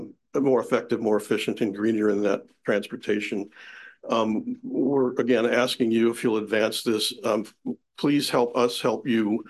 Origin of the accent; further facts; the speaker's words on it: Oak Harbor, Washington, United States; from Oak Harbor.